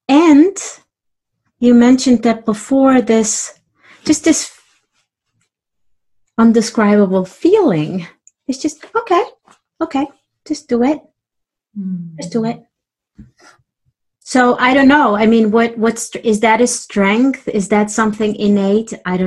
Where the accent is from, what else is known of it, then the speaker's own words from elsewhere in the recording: Transylvania, Romania; first language German; English is a second language; I was born in Romania as this Saxonian minority, which German-speaking minority mm-hmm. in Transylvania.